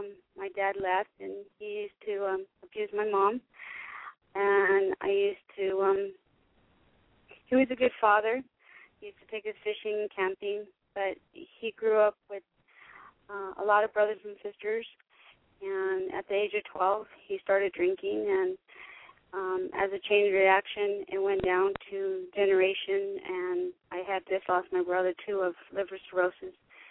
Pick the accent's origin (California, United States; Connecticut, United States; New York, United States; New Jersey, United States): California, United States; also born or lived in Denver, Colorado; I'm from Denver, Colorado. I grew up in California.